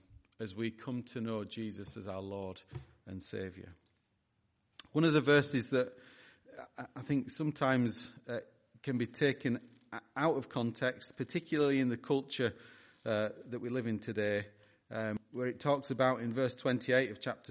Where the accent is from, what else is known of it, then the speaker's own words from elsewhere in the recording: England, United Kingdom; We are English